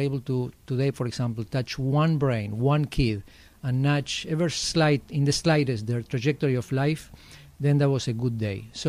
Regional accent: Argentina; English is a second language; moved away as an adult; I'm from Argentina. I left very young, though. I was 18 when I left. I've been in the country for 32 years.

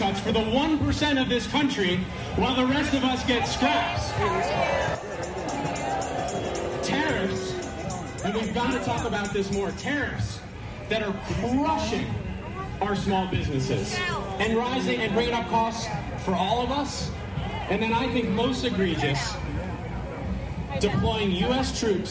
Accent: Kingston, New York, United States; I'm in my hometown of Kingston, and I can't even hear anybody.

